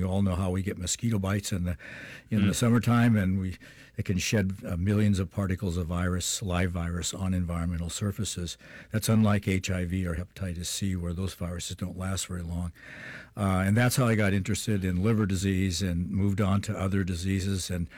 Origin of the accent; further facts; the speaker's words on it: Tacoma, Washington, United States; Well, I grew up in Tacoma, Washington, went to Seattle University and then medical school at the University of Washington